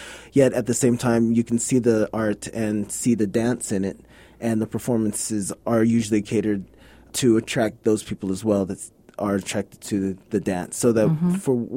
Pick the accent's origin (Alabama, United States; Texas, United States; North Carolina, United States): Texas, United States; El Paso; I was born and raised here in El Paso.